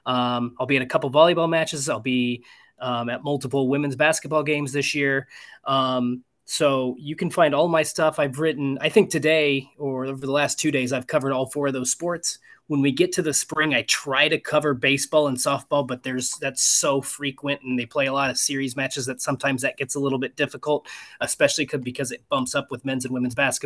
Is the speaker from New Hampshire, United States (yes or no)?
no; Lafayette, Indiana, United States; Look, I grew up around Lafayette, and went to a lot of Purdue stuff.